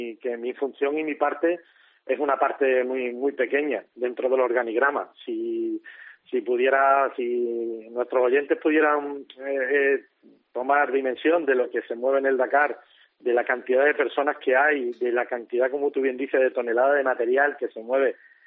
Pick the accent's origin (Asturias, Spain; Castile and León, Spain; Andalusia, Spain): Andalusia, Spain; Málaga; now in Almería, Spain; ahí en Málaga, que como tú bien sabes soy malagueño, pero ahora mismo estoy residiendo en Almería.